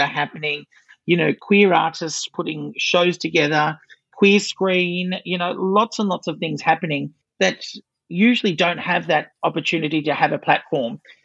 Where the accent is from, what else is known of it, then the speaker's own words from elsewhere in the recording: Claremont, New South Wales, Australia; I grew up in the country. I grew up in Claremont.